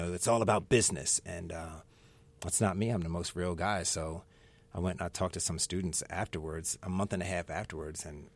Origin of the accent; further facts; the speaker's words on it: East Coast, United States; And, you know, I'm from the East Coast, and I think you come from being direct.